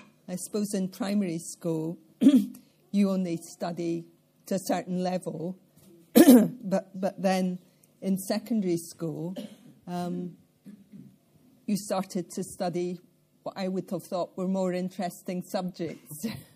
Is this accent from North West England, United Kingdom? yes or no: no; Falkirk, Scotland, United Kingdom; now in Wales; As you probably gather from my accent, even after 40 years in Wales, I'm not Welsh. I come from central Scotland, really from the crossroads of Scotland, halfway between Glasgow and Edinburgh, and halfway between Inverness and the Borders, right in the centre. A place called Falkirk